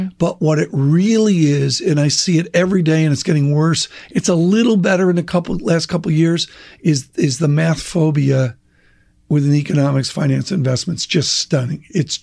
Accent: Rochester, New York, United States; Rochester, New York, with Kodak.

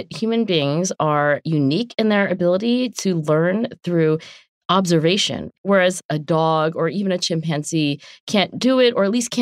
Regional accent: New Jersey, United States; So we were both in England, which was a higher status accent, one could argue, certainly than my native South Jersey. So I start speaking a faux British accent.

